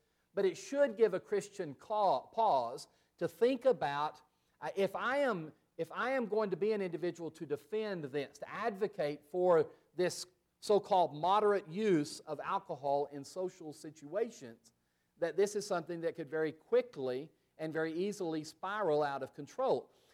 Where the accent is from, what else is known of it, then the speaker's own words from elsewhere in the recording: Odessa, Texas, United States; I remember that when I was growing up in Odessa, Texas, it was a law-abiding town, Odessa, Texas. It was out in the oil patch